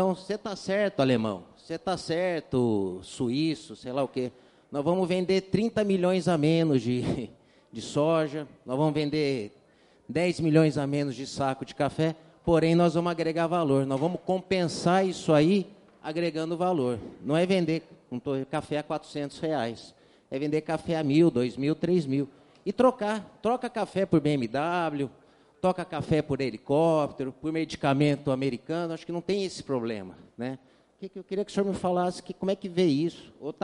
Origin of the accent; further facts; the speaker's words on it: Guaxupé, Minas Gerais, Brazil; sou aqui de Guaxupé, né?